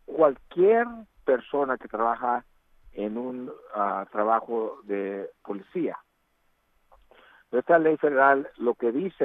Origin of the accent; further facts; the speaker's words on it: United States; born there; han cogido todos los derechos que tengo yo que nací aquí en los Estados Unidos.